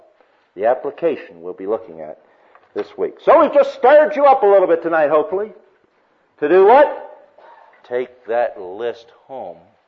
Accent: United States; Tea in Australia is kind of a weird thing when you first go over there as an American.

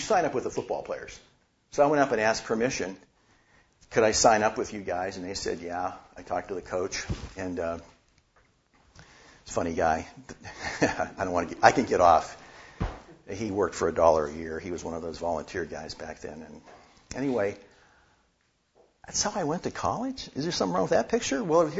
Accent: Youngstown, Ohio, United States; I stayed on for the dish crew for the football team at my hometown college, Youngstown College then, now Youngstown State University.

